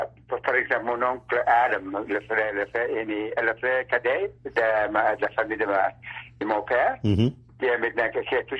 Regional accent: Canada; first language Cree; French is a second language; J'ai grandi dans un territoire divisé par deux tribus, c'est-à-dire deux nations, les Dénés au nord de nous et les cri. qui est ma famille. Ma famille est cri, mais on a vécu toujours dans un territoire Déné.

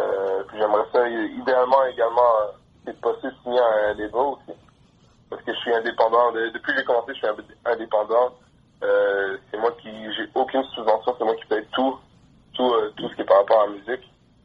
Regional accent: Quebec, Canada; born there; Moi, je suis né au Québec. Mais mon père est né à New York. Parce que notre grand-père est ambassadeur de la République démocratique du Congo. Donc, mon père est né à New York, et ma mère est née en Haïti.

